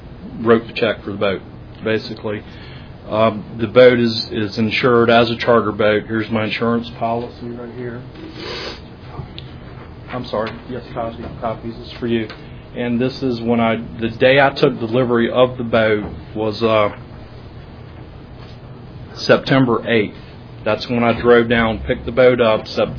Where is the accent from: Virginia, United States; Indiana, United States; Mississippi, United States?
Virginia, United States; Chesapeake; Chesapeake, Virginia.